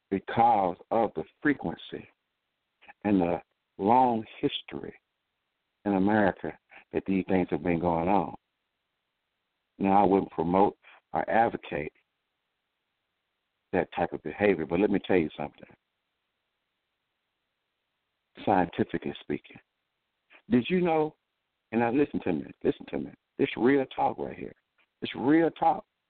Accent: Dallas, Texas, United States; I'm from Dallas, Texas, and I watched with horror and amazement at this gunman shoot down innocent police officers

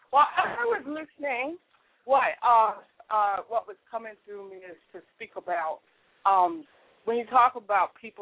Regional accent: United States; born there; my parents are from Barbados, so I came from Africa by way of Barbados, and then I was born in America.

